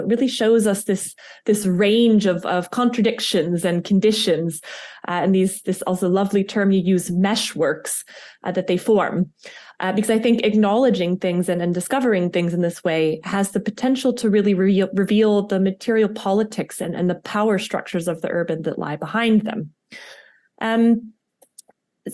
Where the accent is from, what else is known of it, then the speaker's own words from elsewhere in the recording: United States; accent: American; now in Vaduz, Liechtenstein; That's a bit of a problem with my American accent, so I hope you can all forgive me for that.